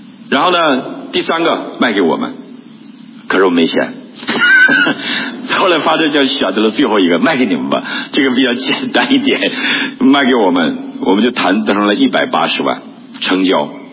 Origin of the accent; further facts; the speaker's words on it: China; 我们中国人装修那个质量差一点啊